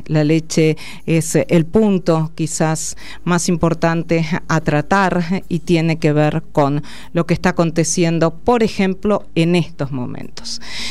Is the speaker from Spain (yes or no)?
no; Carlos Casares, Buenos Aires Province, Argentina; born there; Vivo acá, nací en Carlos Casares, provincia de Buenos Aires.